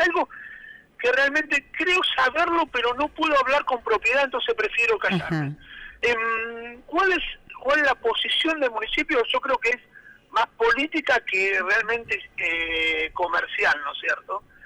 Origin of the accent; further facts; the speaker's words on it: Tandil, Buenos Aires Province, Argentina; Gente que somos de Tandil